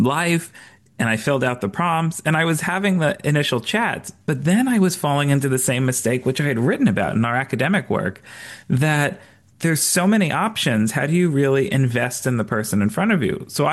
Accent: New York, United States; I grew up in New York. People travel an hour to get to work.

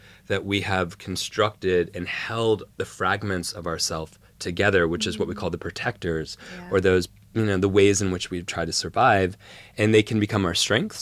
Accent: Minnesota, United States; also born or lived in California / New York; We lived, I was born in Minnesota. We moved to California. The economy crashed. We ran for our lives.

